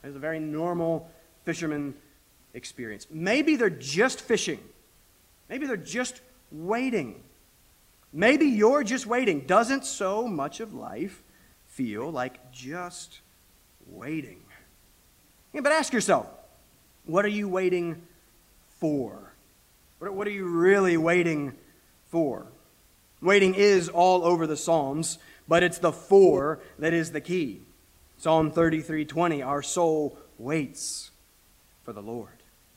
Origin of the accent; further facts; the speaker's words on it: the South, United States; Growing up in the South, we pretended for a while that we liked fishing.